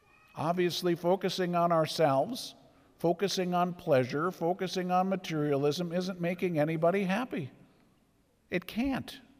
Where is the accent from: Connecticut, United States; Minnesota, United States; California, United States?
Minnesota, United States; Now we're from Minnesota. Quit complaining is going to be a real problem.